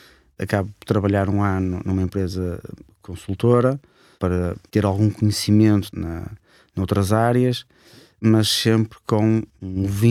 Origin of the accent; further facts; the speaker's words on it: Vizela, Braga, Portugal; eu sou natural de Vizela, nasci, cresci e continuo a viver em Vizela.